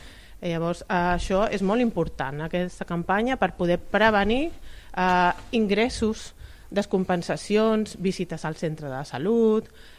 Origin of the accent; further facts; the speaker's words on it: Sabadell, Catalonia, Spain; jo estic treballant a Barcelona, però sóc de Sabadell